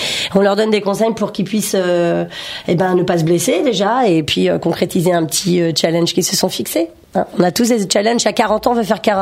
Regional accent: Fontainebleau, Île-de-France, France; Alors je suis andalouse. Et puis je suis native de Fontainebleau

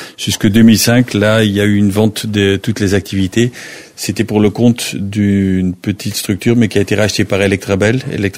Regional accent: Belgium; je suis belge, ça s'entend tout de suite certainement à mon petit accent.

